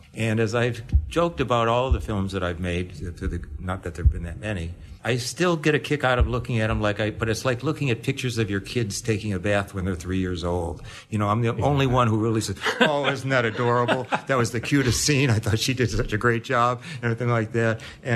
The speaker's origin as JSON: {"language": "English", "town": "Detroit", "region": "Michigan", "country": "United States", "tie": "born or raised there", "said": "And I was brought up in Detroit. We're almost identical in age."}